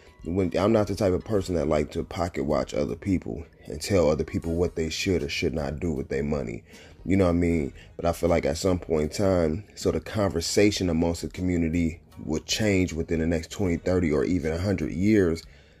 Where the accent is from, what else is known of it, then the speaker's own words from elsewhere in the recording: Detroit, Michigan, United States; he's from Detroit, I'm from Detroit.